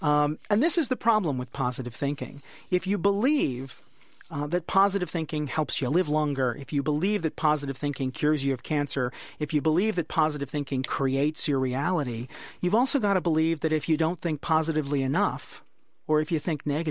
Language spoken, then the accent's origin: English; United States; As a psychologist and as an American, right? Americans are so positive.